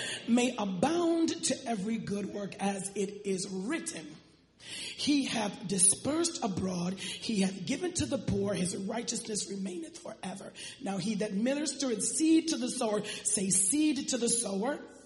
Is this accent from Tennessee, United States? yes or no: no; Chicago, Illinois, United States; I'm from Chicago.